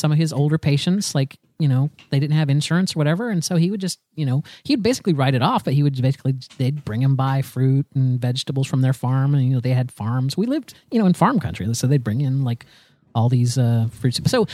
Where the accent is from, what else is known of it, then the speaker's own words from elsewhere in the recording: Ruskin, Florida, United States; Born and raised in Florida, very close to Ruskin, Florida.